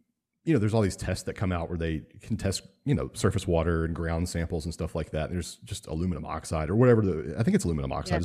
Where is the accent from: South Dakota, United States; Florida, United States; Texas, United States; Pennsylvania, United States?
Texas, United States; Port Arthur; So I've never seen a real sunset because I grew up in Port Arthur, Texas, the armpit of Texas.